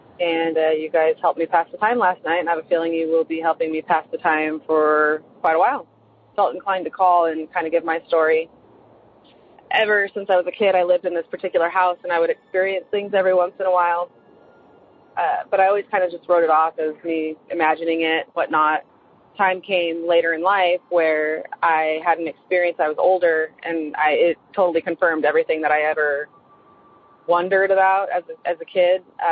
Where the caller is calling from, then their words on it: Austin, Texas, United States; I am calling from Austin area in Texas.